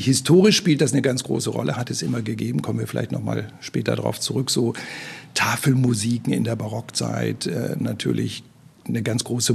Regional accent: Swabia, Germany; Also ich bin in Schwaben groß geworden.

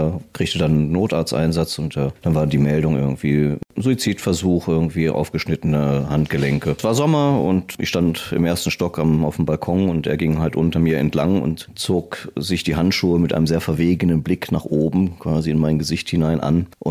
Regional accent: Hanover, Lower Saxony, Germany; ich bin aufgewachsen im Großraum Hannover.

